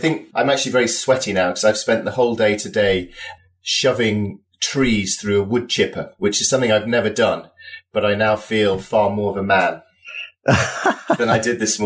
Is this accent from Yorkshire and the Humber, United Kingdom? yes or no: yes; Yorkshire and the Humber, United Kingdom; I'm from Yorkshire, which is up in the north of England.